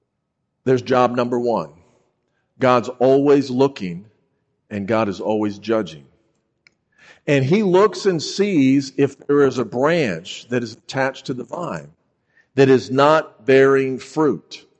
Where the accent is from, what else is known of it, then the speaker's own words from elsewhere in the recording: Chicago, Illinois, United States; I grew up in Chicago. I don't have a lot of big gardens up there.